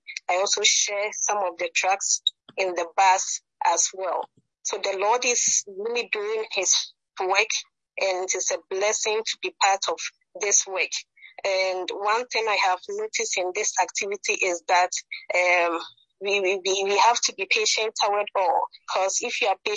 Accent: Ghana; now in South Africa; as Brother Bob just said. I'm from Ghana, but currently I'm residing in South Africa.

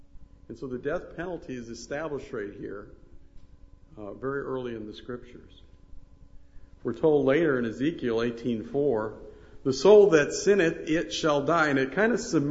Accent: Florida, United States; I'm from Florida, so I'm about as far south as you can get in the States.

